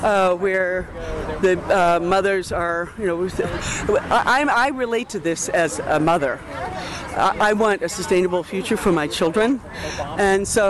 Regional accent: Mendon, Massachusetts, United States; from Mendon, Massachusetts.

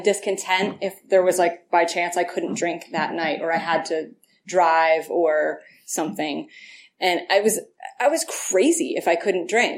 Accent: East Coast, United States; And I grew up in the East Coast.

